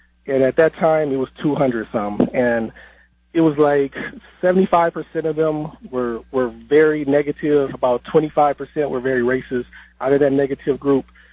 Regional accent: Detroit, Michigan, United States; now in Port Huron, United States; I've been out in Port Huron now 11 years with this job opportunity, but I'm a born and raised kid from Detroit.

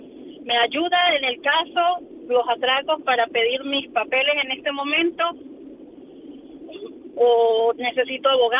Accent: Venezuela; pero yo soy venezolana. Obviamente en mi pasaporte aparezco como venezolana.

